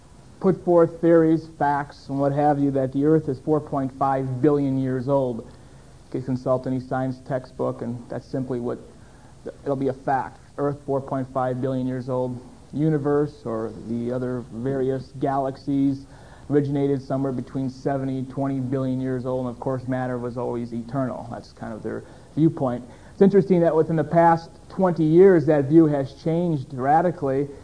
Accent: Milwaukee, Wisconsin, United States; I am a Polak from Milwaukee, as some people call me. Some people call me a cheesehead, and that's fine. We're from Wisconsin.

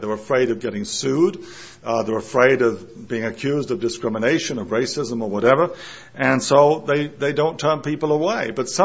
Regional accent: England, United Kingdom; Even in my hometown in England, there's been demonstrations by workers in an oil refinery against foreign workers

